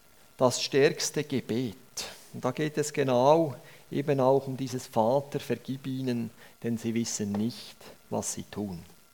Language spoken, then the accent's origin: German; Thun, Bern, Switzerland; Und das ist für mich als Thuner und für uns als Schweizer einfach zu sagen.